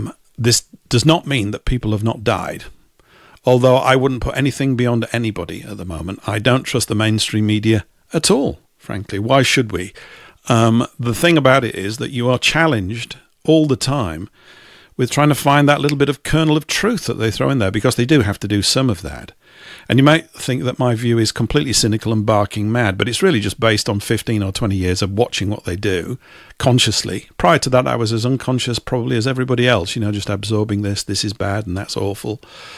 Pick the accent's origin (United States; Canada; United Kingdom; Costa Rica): United Kingdom; England; Being English, I talk about it too